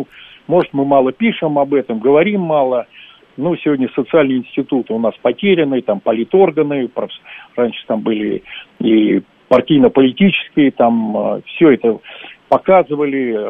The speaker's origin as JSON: {"language": "Russian", "region": "Moscow", "country": "Russia", "said": "И сегодня, ну, мы москвичи, вот, мы смотрим"}